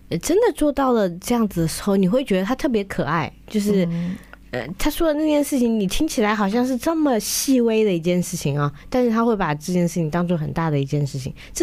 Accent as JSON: {"language": "Chinese", "region": "Central Plains", "country": "China", "tie": "born or raised there", "said": "因为我是在中原长大的，你知道吧？就是在中原长大"}